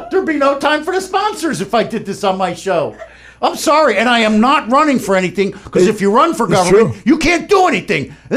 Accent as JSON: {"language": "English", "country": "United States", "said": "I'm telling you, I'm an American, yeah. and I'm freaking embarrassed."}